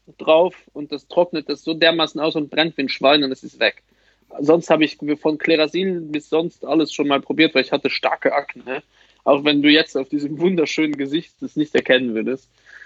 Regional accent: Luxembourg; Bei uns in Luxemburg heißt das Lastik.

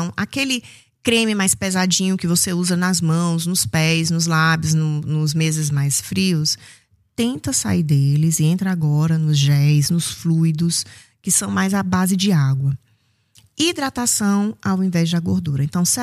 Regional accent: Fortaleza, Ceará, Brazil; moved away as an adult; now in Germany; eu sou de Fortaleza, hein? … sou médica dermatologista, atuando há quase 20 anos aqui na Alemanha, mas eu sou da terrinha, sou do Ceará

